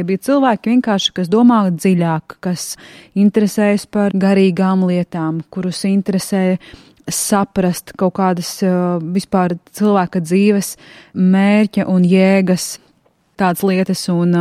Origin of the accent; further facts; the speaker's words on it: Ludza, Latgale, Latvia; uz to manu dzimto pilsētu, kas ir Ludza